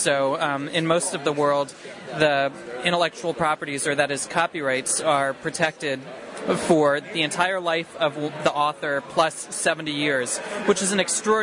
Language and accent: English; United States; and by we, I'm actually coming from the United States perspective. I'm a U.S. citizen.